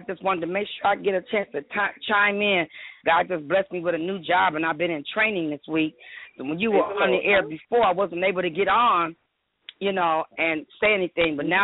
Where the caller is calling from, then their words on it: Irving, Texas, United States; I'm calling from Irving, Texas.